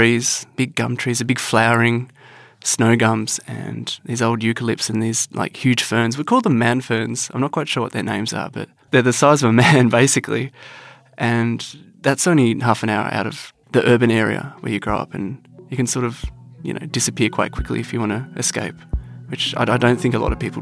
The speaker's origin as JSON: {"language": "English", "town": "Launceston", "region": "Tasmania", "country": "Australia", "tie": "born or raised there", "lives_now": "Sydney, Australia", "said": "I'm currently living in Sydney. I'm originally from Tasmania. I grew up in Launceston in the north."}